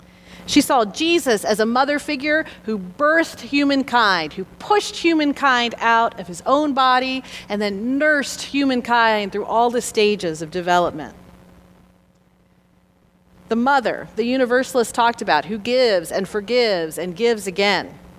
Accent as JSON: {"language": "English", "country": "United States", "tie": "born or raised there", "said": "our lives are branded with medieval ideas about Christianity because we grew up in the United States."}